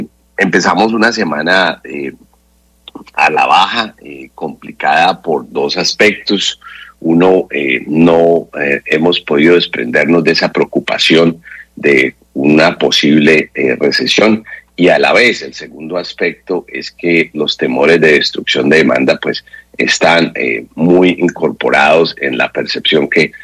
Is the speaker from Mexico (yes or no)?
no; Colombia; entonces como colombianos, y ya salto aquí a decir, aquí estamos procesando cuánto va a costar todo eso